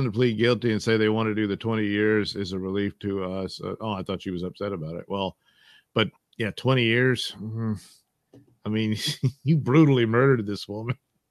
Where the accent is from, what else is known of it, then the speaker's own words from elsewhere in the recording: Louisiana, United States; So we got this other story, a final story from my home state of Louisiana.